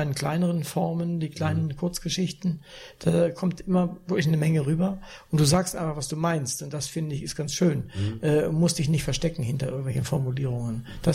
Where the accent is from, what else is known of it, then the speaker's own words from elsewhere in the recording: Northern Germany, Germany; Gut, okay, ich komme aus Norddeutschland.